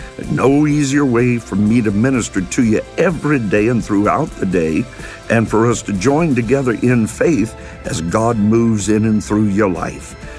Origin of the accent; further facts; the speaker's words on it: Kentucky, United States; I made a really big faux pas once or twice or several times because I'm from Kentucky